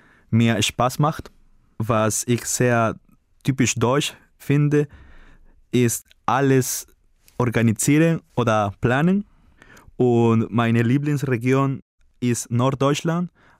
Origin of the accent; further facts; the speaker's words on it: Peru; Ich komme aus Peru. Ich bin im Jahr 1986 geboren.